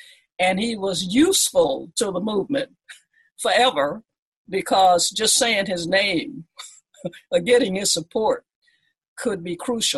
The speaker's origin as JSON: {"language": "English", "town": "Nashville", "region": "Tennessee", "country": "United States", "said": "I'm 82 now. Since my adult life, John Lewis has been a presence. I'm from Nashville, and it was Nashville where he went to American Baptist Seminary"}